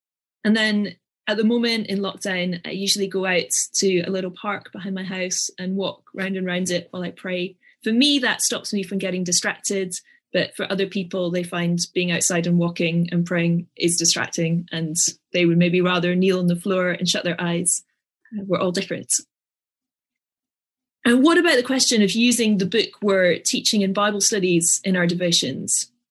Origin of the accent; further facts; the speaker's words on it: Scotland, United Kingdom; It's a Highland cow because I'm Scottish.